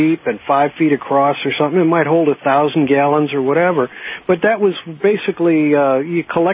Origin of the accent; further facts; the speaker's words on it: Missouri, United States; Well, I come from Missouri, and, you know, in the old farmhouses, they would catch the water in the gutters off the roof